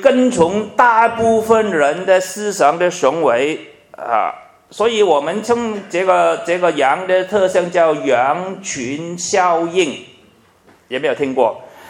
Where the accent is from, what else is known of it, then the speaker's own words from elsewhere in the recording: Hong Kong; 现在特别是最近我香港人很多讲啊